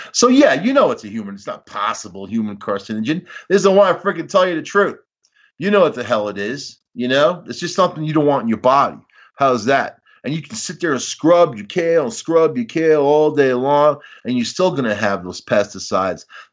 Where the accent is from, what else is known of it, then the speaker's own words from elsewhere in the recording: New York, United States; I'm from Long Island, man.